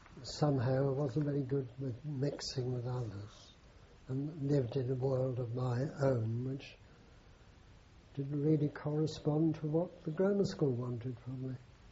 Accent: Dawlish, South West England, United Kingdom; also born or lived in Southsea; But we didn't stay in Southsea very long. When Father left the Navy in 1930, we moved to Dawlish. And I grew up in Dawlish.

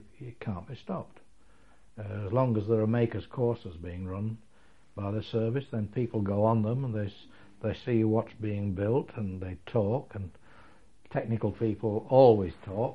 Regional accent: Chesterfield, East Midlands, United Kingdom; because I was from Chesterfield, which is close to Hucknall and close to Derby

